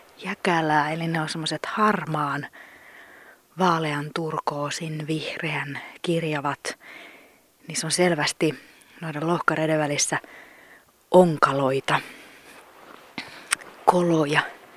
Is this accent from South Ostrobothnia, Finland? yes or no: no; Helsinki, Uusimaa, Finland; mä oon eteläsuomalainen, mä oon helsinkiläinen